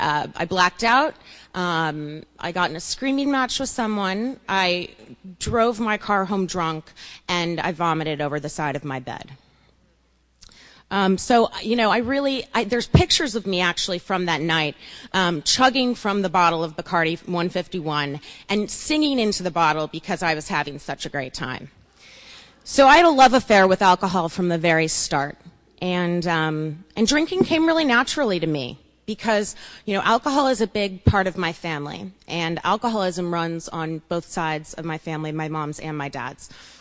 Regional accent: Kansas City, United States; I grew up in Kansas City, a place most of you probably haven't been. I was the oldest of four children

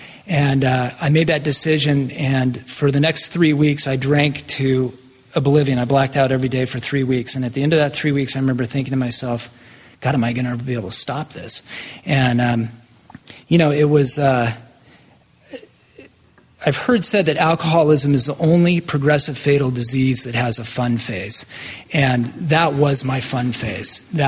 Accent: Portland, Oregon, United States; I was living in Ashland, Oregon at the time, and I'm originally from Portland

